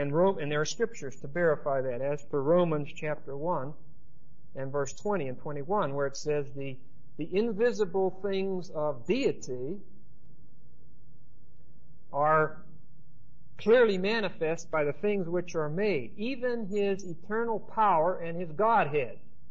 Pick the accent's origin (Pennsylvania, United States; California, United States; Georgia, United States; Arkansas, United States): Pennsylvania, United States; Okay, I'm from Pennsylvania. I'm your neighbor if you're from there. And I sympathize because we're all negative in Pennsylvania too.